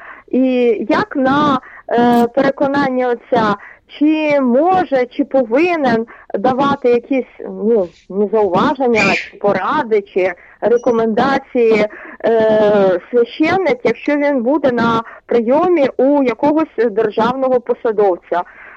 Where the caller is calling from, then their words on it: Kyiv Oblast, Ukraine; я з Київської області.